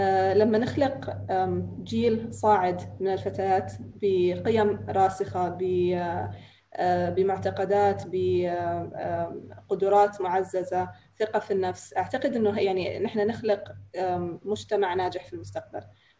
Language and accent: Arabic; Yemen; also born or lived in Ethiopia / United States; now in United Arab Emirates; I am originally from Yemen. أنا من اليمن، لكن فقط أني أقول أنا من اليمن ما يكفي، لأني عشت في أثيوبيا 9 سنين من حياتي، يعني في الصغر عشت في أمريكا وأحمل الجواز الأمريكي، والآن أعيش في الإمارات وهي بلدي الثاني. فأنا خليط من كل هذه البلدان